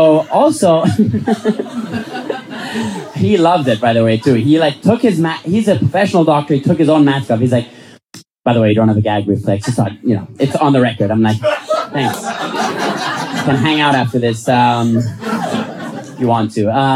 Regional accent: Vienna, Austria; I'm from Vienna, so I had to take a COVID test before I got here.

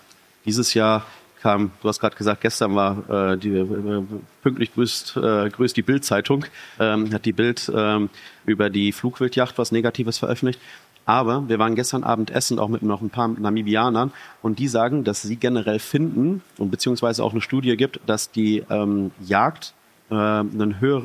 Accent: Witten, North Rhine-Westphalia, Germany; born there; now in Hannover, Germany; Ja, ich bin ja nur in Hannover tatsächlich im Moment ansässig, aber ich bin ja hier in Witten geboren. Also insofern bin ich ja nur 15 Kilometer weiter weg.

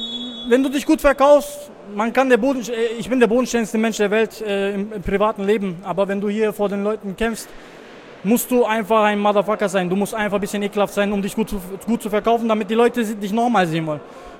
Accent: Turkey; German is a second language; Ich bin in Türkei aufgewachsen. Ja, so 12, 13 Jahre war ich dort

